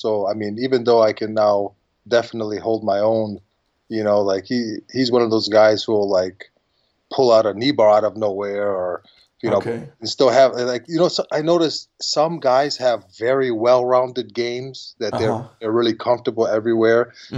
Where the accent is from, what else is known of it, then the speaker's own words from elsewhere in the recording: Chicago, Illinois, United States; I was born in America. I was born here in Chicago.